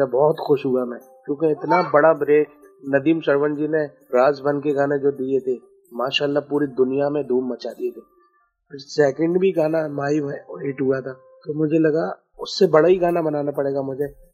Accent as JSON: {"language": "Hindi", "town": "Firozabad", "region": "Uttar Pradesh", "country": "India", "lives_now": "Mumbai, India", "said": "मैं उत्तर प्रदेश, फिरोजाबाद एक शहर है चूड़ियों का, जहाँ चूड़ियाँ बहुत फेमस है।"}